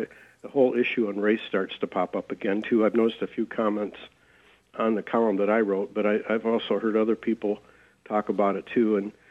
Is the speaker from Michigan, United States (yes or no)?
yes; Lansing, Michigan, United States; when growing up in Lansing, we always went to Detroit, never went to Grand Rapids.